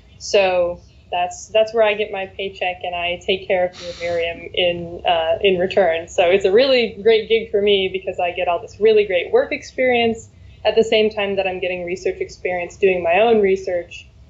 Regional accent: Oregon, United States; So I was from Oregon, and I saw this opportunity come up.

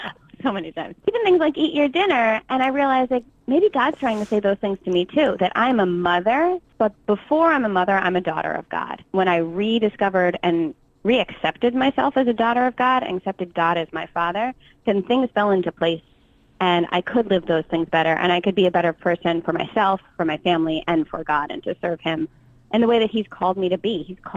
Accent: New Jersey, United States; So I grew up in New Jersey.

